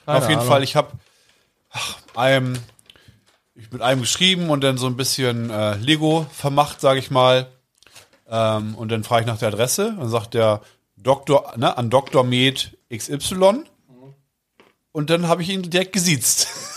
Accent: Uelzen, Lower Saxony, Germany; Übrigens, ich komme ja aus Uelzen und habe heute welche kennengelernt.

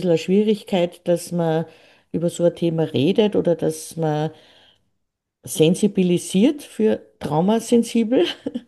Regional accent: Upper Austria, Austria; bei uns in Oberösterreich heißt es tümpfeln.

